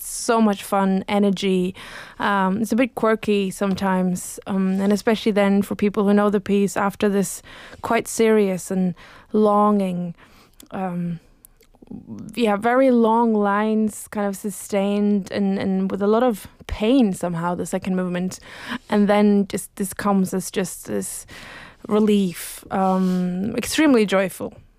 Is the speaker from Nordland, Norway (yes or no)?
no; Oslo, Norway; I mean, I come from Oslo